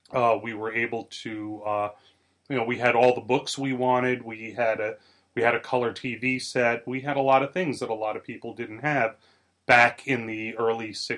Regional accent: Staten Island, New York, United States; Well, I grew up on Staten Island, New York, and it was a kind of a nice place. That's where I grew up.

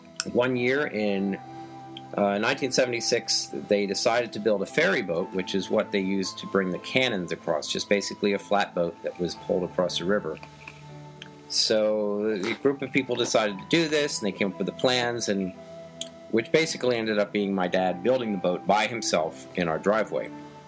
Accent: Titusville, New Jersey, United States; I grew up in Titusville, New Jersey, which is right up the river from Washington Crossing, just a mile up.

